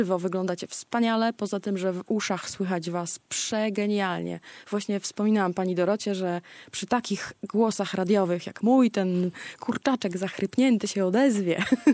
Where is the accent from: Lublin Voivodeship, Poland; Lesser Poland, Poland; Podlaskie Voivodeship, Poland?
Podlaskie Voivodeship, Poland; pozdrawiamy Siemiatycze, to bardzo blisko moich rodzinnych stron.